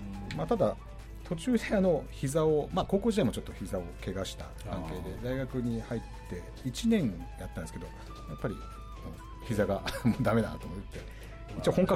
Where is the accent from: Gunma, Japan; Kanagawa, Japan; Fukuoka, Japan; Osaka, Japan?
Kanagawa, Japan; Hayama; そうですね、私は葉山で生まれ育ちました。